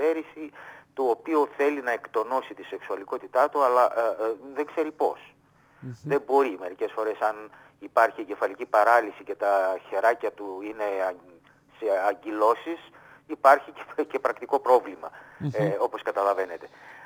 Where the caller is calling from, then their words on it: Trikala, Thessaly, Greece; Μια χαρά, καλησπέρα από Τρίκαλα